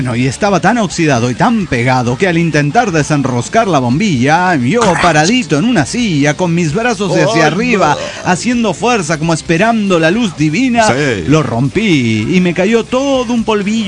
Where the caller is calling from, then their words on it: Guadalajara, Jalisco, Mexico; desde un escritorio desordenado en Guadalajara, Jalisco, México.